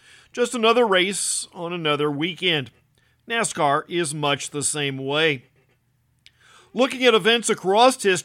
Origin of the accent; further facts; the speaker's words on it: Indiana, United States; how growing up in South Central Indiana, May was filled with news from the Indianapolis Motor Speedway.